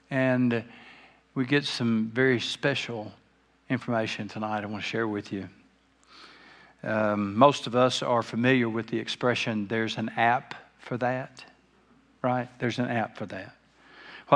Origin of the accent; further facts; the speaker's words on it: the South, United States; Now, since we are from the South, let me be quick to say that I'm not talking about your dad or mother's sister